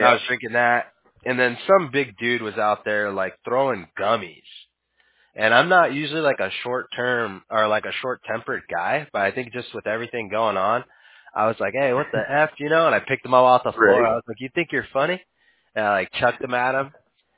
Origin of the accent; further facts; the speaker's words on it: Huntington Beach, California, United States; I grew up, I'm originally from Huntington Beach.